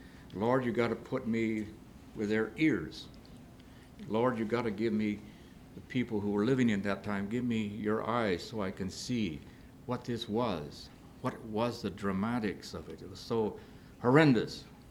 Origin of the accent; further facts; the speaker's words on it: Omaha, Nebraska, United States; I thought about, I'm from Omaha, Nebraska. We had a hockey team, farm team from Detroit.